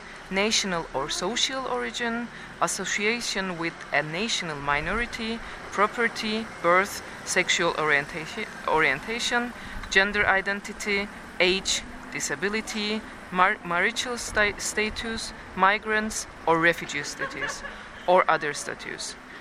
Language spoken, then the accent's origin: English; Cyprus; also born or lived in Istanbul; Actually I am from Cyprus, but I've studied in Turkey and lived in Istanbul 11 years.